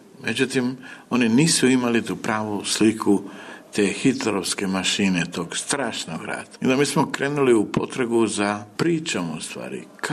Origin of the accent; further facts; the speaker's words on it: Kosovo; odakle sam ja rastao, sa Kosova